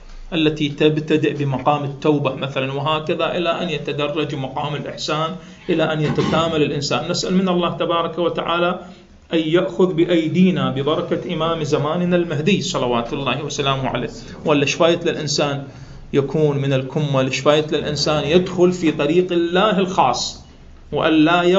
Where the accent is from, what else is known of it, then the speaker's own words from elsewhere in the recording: Iraq; هذا تراثي أنا كعراقي، ليش ما أحاول أهضمه وأوصله للآخرين؟